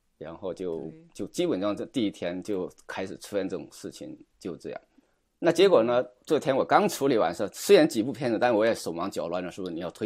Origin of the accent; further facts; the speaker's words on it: southern China, China; 因为我是从这中国南方农村出来的，我们家很少有这种表达，我们大家很多在中国长大人可能知道